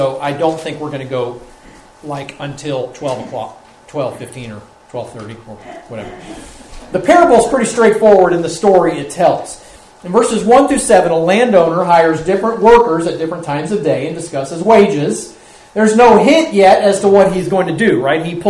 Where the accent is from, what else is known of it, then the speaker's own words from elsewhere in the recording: Cincinnati, Ohio, United States; My hometown team is a part of that today in football. If the Bengals beat the Chiefs have to stay home in Kansas City.